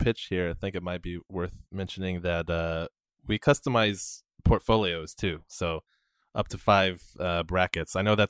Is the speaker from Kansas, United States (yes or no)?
yes; Kansas, United States; But yeah, I'm a Kansas fan. I grew up in Kansas